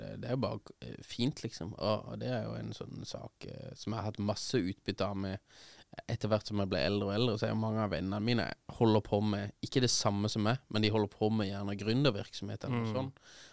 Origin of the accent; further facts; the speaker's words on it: Kristiansand, Agder, Norway; der hvor vi er fra Kristiansand også, så du skal liksom ikke, det er ikke Molde vi er fra liksom.